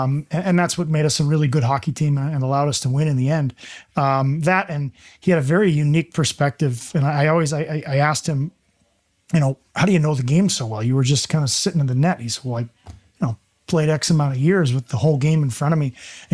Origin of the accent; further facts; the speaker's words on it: New York, United States; also born or lived in Oregon; So I was born in Oregon. When I was two, we moved to upstate New York. That's where I fell in love with hockey.